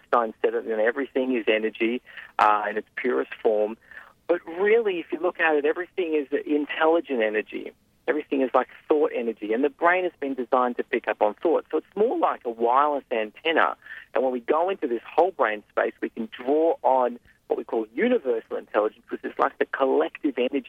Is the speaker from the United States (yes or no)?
no; Australia; Yeah, I grew up in Australia, and I was brought up in a Jewish family, in a semi-religious family. Went to a Jewish school